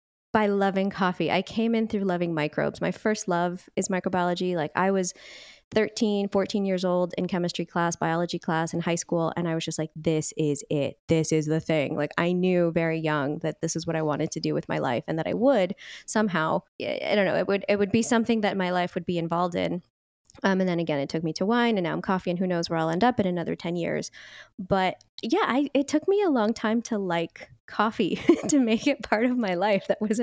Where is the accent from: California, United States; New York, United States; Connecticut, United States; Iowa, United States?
California, United States; You know, I grew up in the Bay Area as well, so I had really wonderful cafes near me.